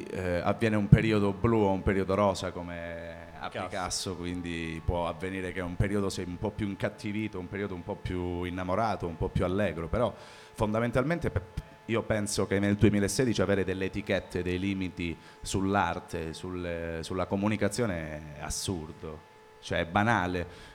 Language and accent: Italian; Calabria, Italy; perché io sono calabrese, per chi non fosse calabrese e per chi non fosse stricato prima, anche per l'accento, in ogni caso non sono di Bolzano, si può sentire.